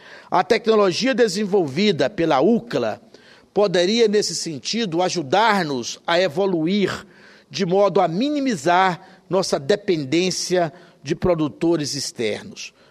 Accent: Goiás, Brazil; born there; vizinho ao meu estado, que é o estado de Goiás, que eu sou goiano de nascimento, senador por Brasília, pelo Distrito Federal.

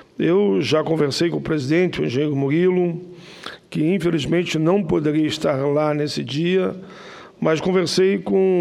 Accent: Caxias do Sul, Rio Grande do Sul, Brazil; born there; Eu, que sou lá do sul do Brasil, nascido em Caxias do Sul, Rio Grande do Sul

